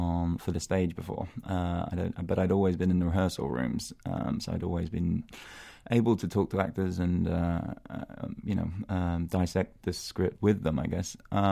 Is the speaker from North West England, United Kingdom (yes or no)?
no; London, United Kingdom; It being from Irish parents and growing up in London, you see both sides of that whole nationalistic question.